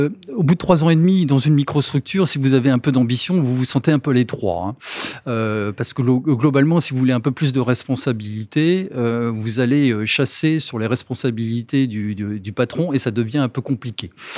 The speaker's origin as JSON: {"language": "French", "town": "Rennes", "region": "Brittany", "country": "France", "said": "Oui, je suis un Breton pure souche."}